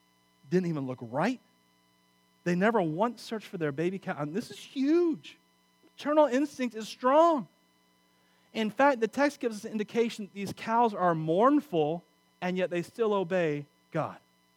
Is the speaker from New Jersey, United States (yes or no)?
no; Wauchula, Florida, United States; Sorry, I'm from Wachula.